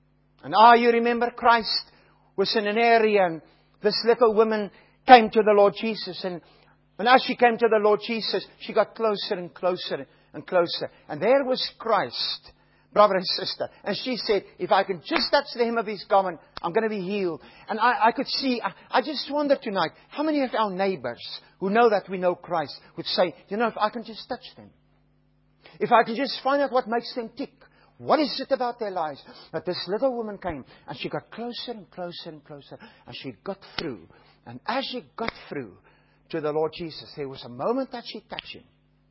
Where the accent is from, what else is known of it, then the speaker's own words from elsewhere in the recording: Australia; being an Australian, I will never see him next time he's out there